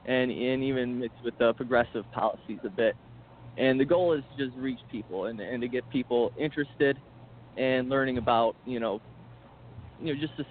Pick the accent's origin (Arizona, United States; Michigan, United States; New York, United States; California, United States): Michigan, United States; You know, I grew up in Macomb County, which is home of the Reagan Democrats.